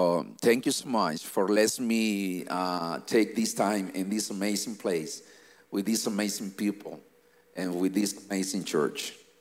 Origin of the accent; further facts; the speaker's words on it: El Salvador; now in Nicaragua; I'm from El Salvador. I'm Salvadorian. But I spent my last 20 years in Nicaragua with my family